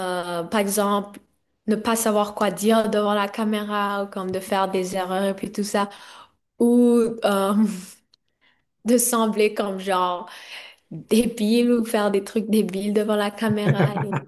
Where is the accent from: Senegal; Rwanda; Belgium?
Rwanda; also born or lived in Burundi / Canada; now in Gravelbourg, Canada; j'ai surtout grandi au Rwanda et aussi au Canada.